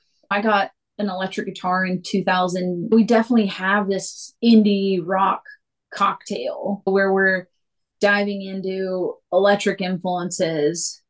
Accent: the South, United States; like growing up in the South, when you're queer and autistic, it's like you mask to survive.

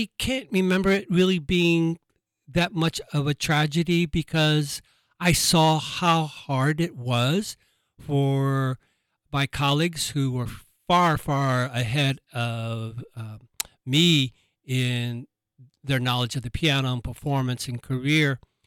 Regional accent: Atlanta, Georgia, United States; I was raised in Atlanta, Georgia. And sort of back then, it was not on the music scene much at all.

